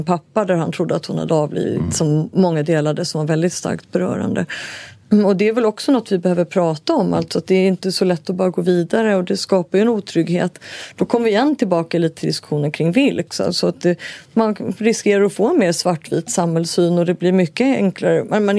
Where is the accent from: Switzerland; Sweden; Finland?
Sweden; Alltså, som infödd svensk är det ju